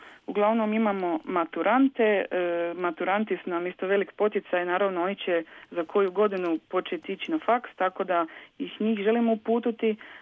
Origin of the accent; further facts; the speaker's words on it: Germany; Većina nas u udruzi smo rođeni i odrasli u Njemačkoj